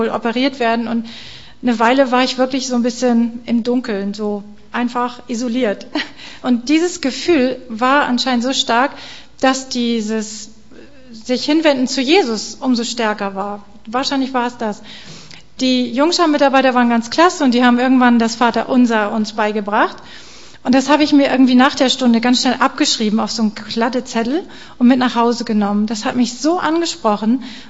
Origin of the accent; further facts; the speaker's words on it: Lower Saxony, Germany; Wir sind aufgewachsen im Süden von Hamburg, im Landkreis Harburg.